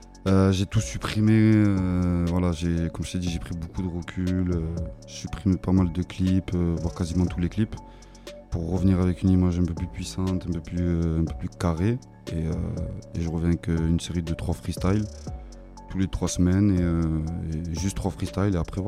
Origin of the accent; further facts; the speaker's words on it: Brazil; also born or lived in Marseille; now in Toulouse, France; Non, de base moi je suis même pas de France. Moi, je suis du Brésil. Après bon, par chance, mais bon, j'ai atterri en France. Après j'ai fini à Toulouse. Et pendant un moment là, de 2011 à 2014, je suis parti à Marseille